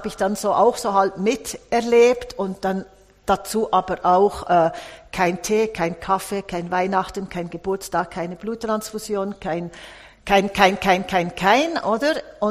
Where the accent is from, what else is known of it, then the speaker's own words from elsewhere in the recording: Thun, Bern, Switzerland; Ich bin in Thun, also am Thunesee aufgewachsen. Und dort ist das ja reformiert.